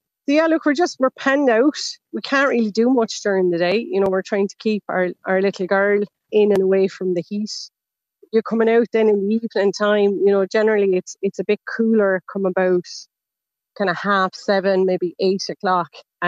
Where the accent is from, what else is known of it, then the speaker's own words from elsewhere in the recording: Ireland; It's because we're from Ireland, it's too hot.